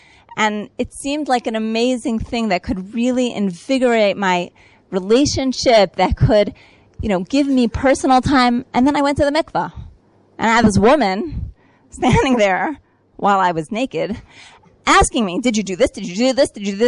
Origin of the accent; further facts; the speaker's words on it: United States; I grew up in the States. I went to Brandeis.